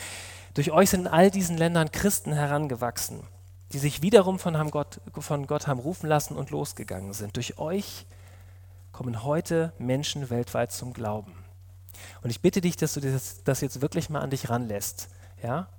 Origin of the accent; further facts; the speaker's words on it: Hamburg, Germany; also born or lived in Rhineland; now in Ebersbach, Germany; Mich persönlich schmerzt es noch heute, nach Hamburg zu kommen und nicht mehr dort zu leben. Als Hamburger Jung zuerst im Rheinland zu landen